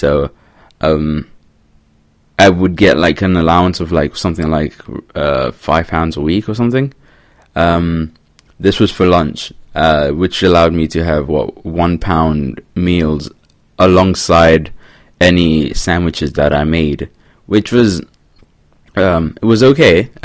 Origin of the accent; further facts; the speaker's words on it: Kenya; as a Kenyan, you had to do long distance because that's what my body was built for at the time.